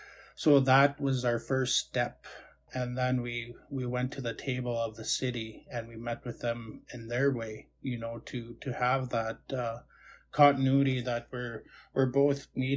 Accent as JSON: {"language": "English", "town": "La Ronge", "region": "Saskatchewan", "country": "Canada", "lives_now": "Prince Albert, Canada", "said": "and I'm from Lac La Ronge, Niamban."}